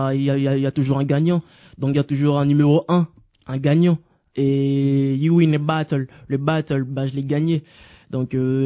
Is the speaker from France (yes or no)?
no; Liège, Wallonia, Belgium; Ben, vu que j'ai grandi à Liège, je commence à faire mes musiques chez moi